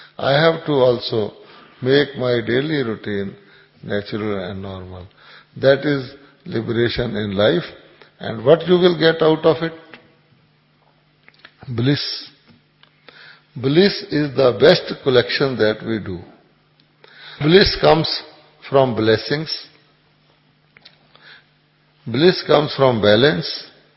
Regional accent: New Zealand; English is a second language; I come from New Zealand with 6 brothers and sisters.

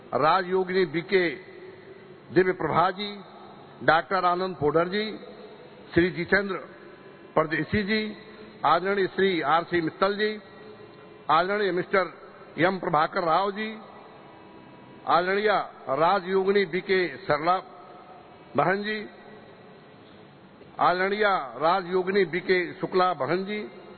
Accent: Kushinagar, Uttar Pradesh, India; मैं कुशीनगर का रहने वाला हूं, कुशीनगर क्षेत्र के जनपद से हम बिलोंग करते हैं

